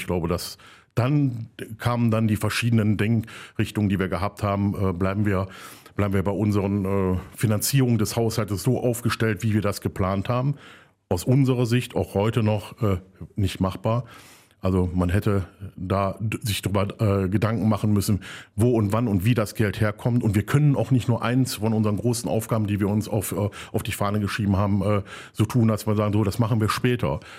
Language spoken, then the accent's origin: German; Solingen, North Rhine-Westphalia, Germany; Ich bin halt im Bergischen Land groß geworden. Ich bin hier geboren. Ich bin auch, bin in Solingen geboren.